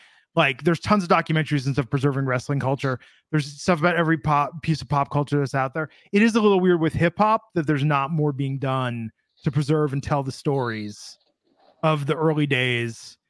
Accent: West Coast, United States; by heart because I grew up on the West Coast.

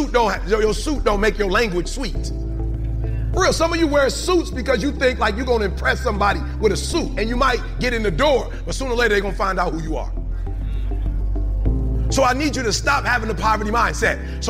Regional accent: Detroit, Michigan, United States; Let me tell you how I know. I'm from Detroit.

